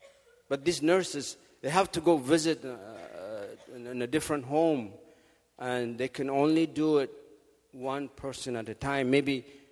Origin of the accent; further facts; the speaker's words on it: Ethiopia; Since I was from Ethiopia